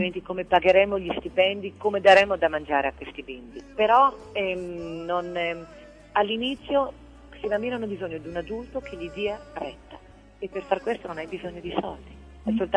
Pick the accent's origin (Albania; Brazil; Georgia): Brazil; riesce a dare a noi, che veniamo dal Brasile con problematiche completamente diverse